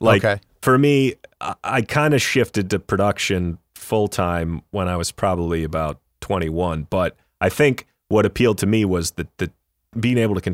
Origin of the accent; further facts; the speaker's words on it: Buffalo, New York, United States; I'm from Buffalo. Well, Buffalo. Just outside of Buffalo, like a little between Buffalo and Rochester. And then, I went to Syracuse for college.